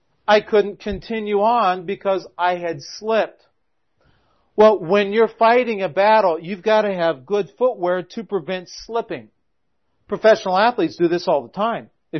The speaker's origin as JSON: {"language": "English", "region": "Washington", "country": "United States", "said": "Well, I'm from Washington State. I had never heard of Franconia Notch"}